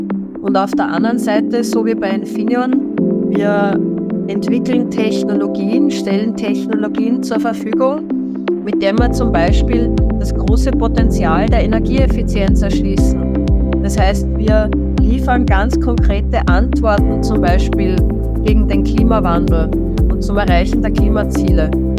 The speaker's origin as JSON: {"language": "German", "region": "Salzburg", "country": "Austria", "tie": "born or raised there", "said": "ich bin in Salzburg aufgewachsen und wir waren so in der peripheren Einflugschneise des Flughafens."}